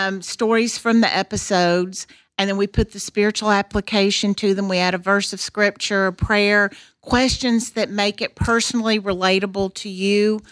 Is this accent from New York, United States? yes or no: yes; Brooklyn, New York, United States; accent: Brooklyn; In my Brooklyn accent, yes.